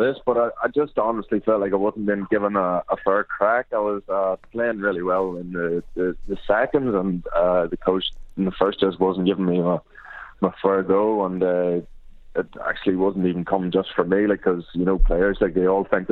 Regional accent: Australia; since I came from Australia

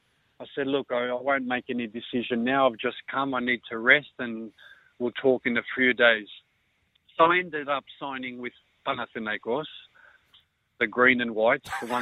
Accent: Australia; I said, oh, tell him, I don't care, I'm an Aussie, I'll be fine, don't worry.

